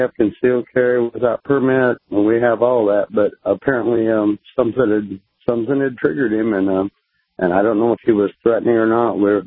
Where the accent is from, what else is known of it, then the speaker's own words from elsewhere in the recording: Bullhead City, Arizona, United States; Hey, man, I'm from Bullhead City, Arizona.